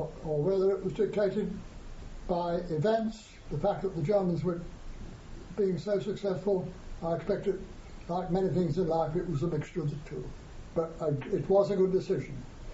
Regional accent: India; I'm from India, of course

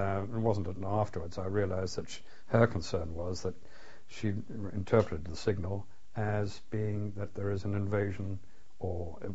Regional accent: Hendon, London, United Kingdom; born there; I was born in Hendon, just outside London, 20th of September, 1925.

